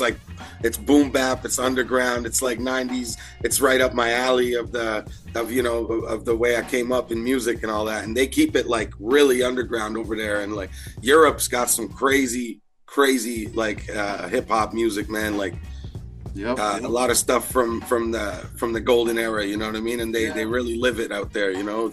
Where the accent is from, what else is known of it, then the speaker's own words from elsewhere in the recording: Niagara, Ontario, Canada; also born or lived in Toronto; I'm actually from Niagara. Like, I got to claim Niagara because that's where I really grew up. I mean, I did live in Toronto, the Toronto area for a while as a kid